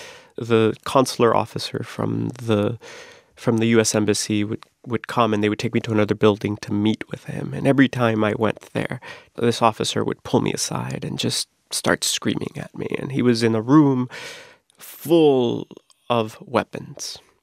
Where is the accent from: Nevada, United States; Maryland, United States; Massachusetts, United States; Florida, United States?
Florida, United States; Miami; I grew up in Miami, and that's a that's a sound you hear often.